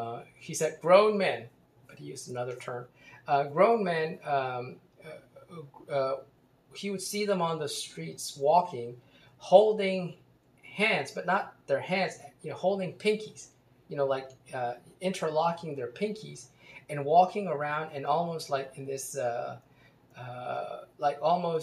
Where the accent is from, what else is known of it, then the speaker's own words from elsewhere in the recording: Canada; And then I realized I'm really Canadian. I'm not Indian. I'm Canadian.